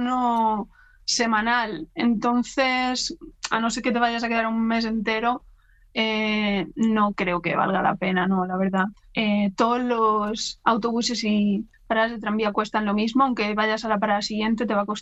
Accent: Spain; now in Edinburgh, United Kingdom; también como español, te recomendaría ir para ver

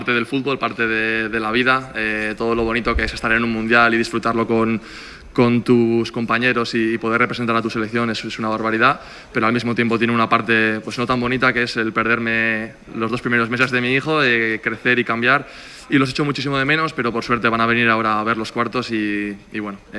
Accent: Navarre, Spain

